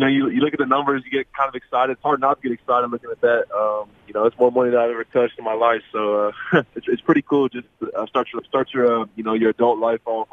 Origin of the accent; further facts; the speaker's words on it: Houston, Texas, United States; just being in Houston, growing up in Houston.